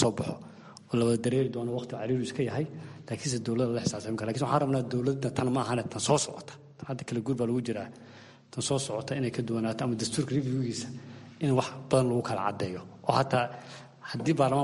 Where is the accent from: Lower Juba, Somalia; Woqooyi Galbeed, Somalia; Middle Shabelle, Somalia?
Lower Juba, Somalia; Kismayo; Jubbaland waxaan ka soo jeedaa Kismaayo